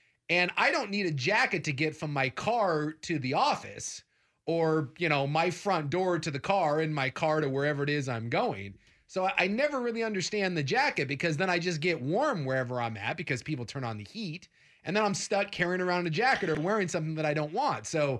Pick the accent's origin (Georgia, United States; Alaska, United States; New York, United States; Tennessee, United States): Alaska, United States; I'm from Alaska. When I'm in Alaska, it's a little bit different.